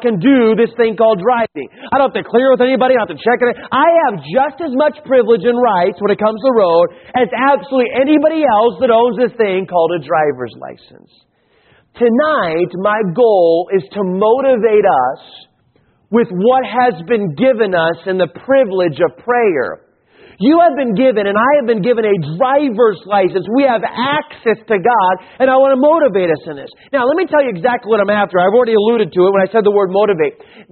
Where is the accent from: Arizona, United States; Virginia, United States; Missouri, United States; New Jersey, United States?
Arizona, United States; Marana; I was raised in Tucson, Arizona, actually Marana.